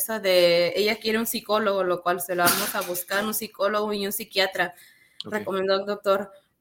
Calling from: Palm Springs, California, United States; Hablo de la ciudad de Palm Springs.

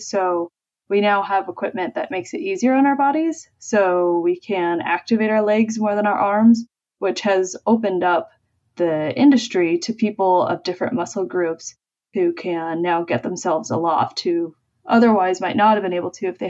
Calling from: United States; Well, I'm speaking from the United States

